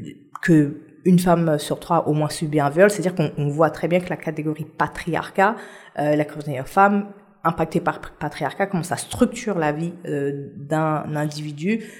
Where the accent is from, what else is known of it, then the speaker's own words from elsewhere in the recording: Haiti; moi, par exemple, je suis haïtienne